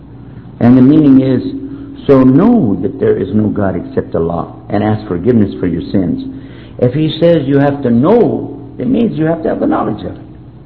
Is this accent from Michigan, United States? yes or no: no; Texas, United States; This basically would be not much different than some of the Baptists that I heard down in my home state of Texas.